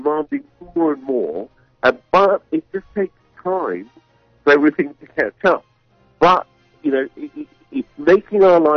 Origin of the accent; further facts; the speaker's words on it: United Kingdom; moved away as an adult; As you can probably tell, my accent isn't a local one.